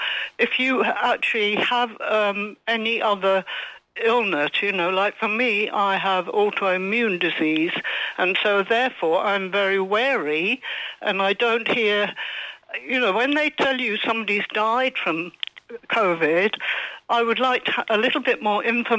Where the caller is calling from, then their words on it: Torrox, Andalusia, Spain; Hi, Giles. … from Torrox Pueblo.